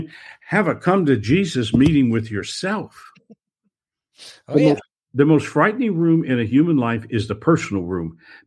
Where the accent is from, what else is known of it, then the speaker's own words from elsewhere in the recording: New Orleans, Louisiana, United States; born there; I was born in New Orleans.